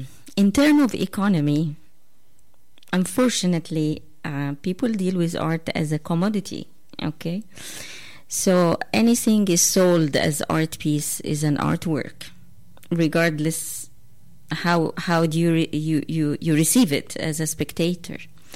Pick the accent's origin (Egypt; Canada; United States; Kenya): Egypt; I'm from Egypt.